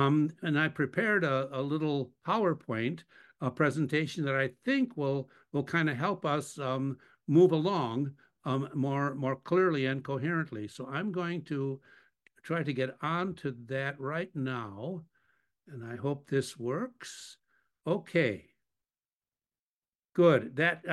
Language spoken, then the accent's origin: English; Chicago, Illinois, United States; I grew up in the Roman Catholic tradition, back in Chicago, where I'm originally from.